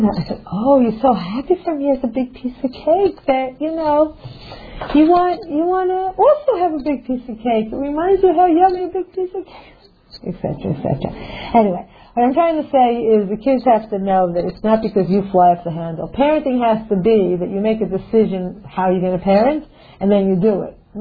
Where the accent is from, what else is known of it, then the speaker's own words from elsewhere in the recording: United States; to us, growing up in America, that was weird, you know what I mean?